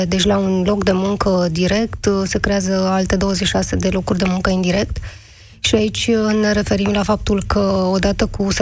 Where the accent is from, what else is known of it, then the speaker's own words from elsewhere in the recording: Arad, Arad County, Romania; eu sunt din Arad și eu, pe vremea când eram elevă, făceam foarte multe excursii la cetate cu școala.